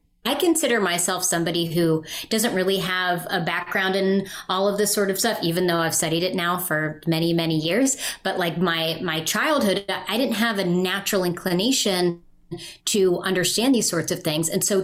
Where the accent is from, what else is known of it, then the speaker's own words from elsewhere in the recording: Appalachia, United States; I come from Appalachia, I come from a region of the country that is very unique. I come from coal country.